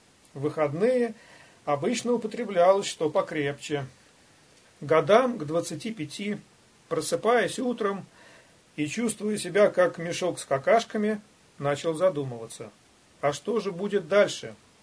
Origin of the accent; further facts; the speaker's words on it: Arzamas, Nizhny Novgorod Oblast, Russia; born there; Родился я в Арзамасе в семье учителей. Мама – учитель, отец – преподаватель в институте.